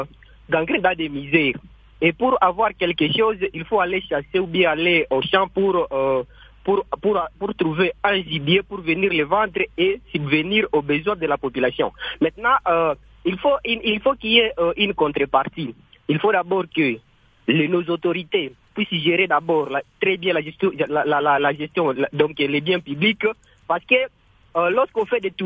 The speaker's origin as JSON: {"language": "French", "town": "Beni", "region": "North Kivu", "country": "DR Congo", "said": "parce qu'ici chez nous à Beni, il y a les ONG qui fait des sensibilisations pour faire l'élevage."}